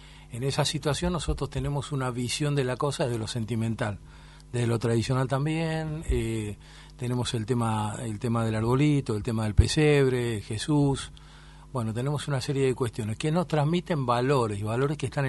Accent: Argentina; En el caso nuestro somos argentinos, tenemos esta peculiaridad de ser argentino.

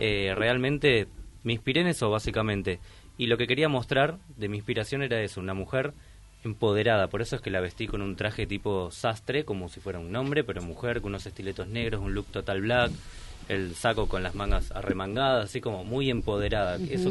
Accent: Argentina; Por ejemplo, yo soy argentino, pero tengo la ciudadanía italiana.

